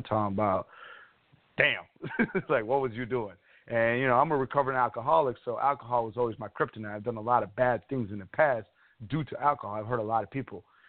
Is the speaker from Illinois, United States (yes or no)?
yes; Chicago, Illinois, United States; now in Tampa, United States; I'm from Chicago, and I moved away. I live in Tampa, Florida now, and kind of by myself.